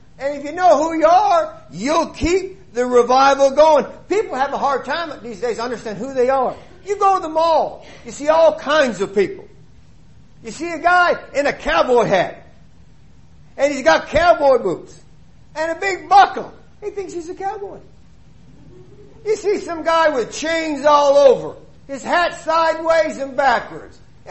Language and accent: English; Canada; Maybe because I was raised in Canada, a lot of snow.